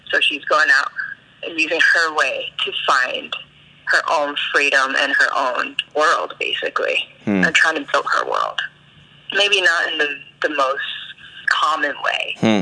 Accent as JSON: {"language": "English", "region": "New York", "country": "United States", "said": "We're all from New York, so we've known each other for a while."}